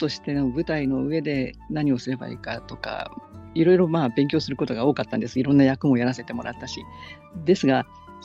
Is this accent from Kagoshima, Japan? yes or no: yes; Kagoshima, Japan; moved away as an adult; now in Tokyo, Japan; 鹿児島出身ですけれど、はい、進学はもう東京だったので、そこからあとはずっと東京で活動していて、で、2000年くらいまで東京でずっとやってたんですけど